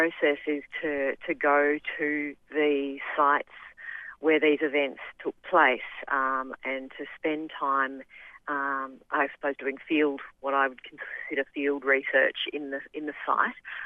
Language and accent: English; Victoria, Australia; I grew up in the Western District, and my family had a farm up in the Northern Grampians area.